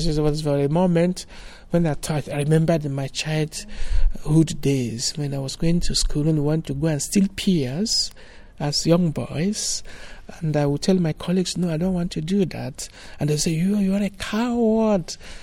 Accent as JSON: {"language": "English", "town": "Graz", "region": "Styria", "country": "Austria", "said": "I come from Graz, Austria."}